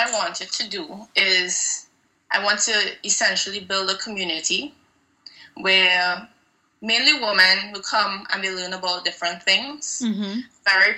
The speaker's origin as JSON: {"language": "English", "country": "Trinidad & Tobago", "said": "Oh, I am from Trinidad."}